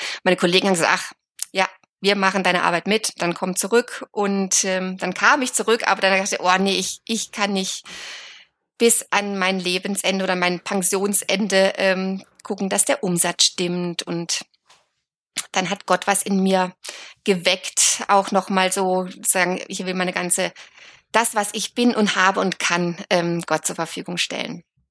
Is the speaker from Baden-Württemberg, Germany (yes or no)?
yes; Lörrach, Baden-Württemberg, Germany; Ja, also ich komme ursprünglich aus Südbaden, aus Lörrach.